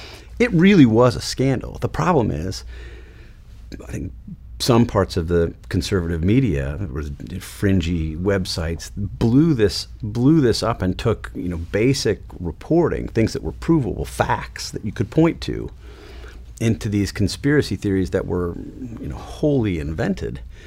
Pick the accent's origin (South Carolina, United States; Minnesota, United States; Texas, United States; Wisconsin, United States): Wisconsin, United States; Wauwatosa; sitting at home in Wauwatosa, Wisconsin, my hometown